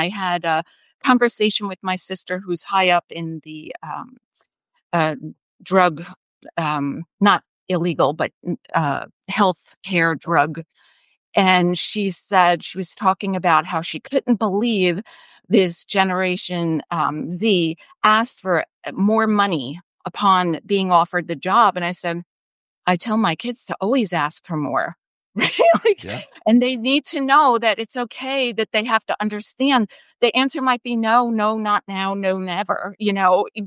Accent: New York, United States; And I think for me, I'm a New Yorker, right? So I move in a rapid speed.

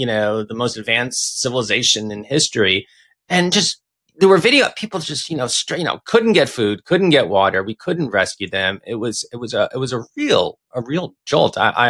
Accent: Florida, United States; I grew up in South Florida

